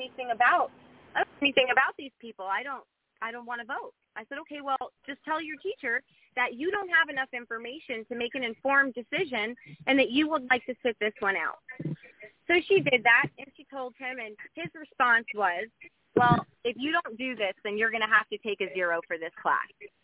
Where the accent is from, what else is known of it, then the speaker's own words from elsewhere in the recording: Florida, United States; first of all, I'm a Florida native. I'm a deeply rooted one at that, and I grew up in Lee County.